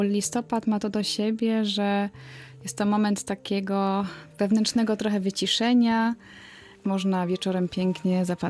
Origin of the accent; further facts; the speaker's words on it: Szczecin, West Pomeranian Voivodeship, Poland; moved away as an adult; now in Berlin, Germany; Jestem Polką z krwi i kości. Urodziłam się w Szczecinie. Po maturze wyjechałam na studia do Berlina.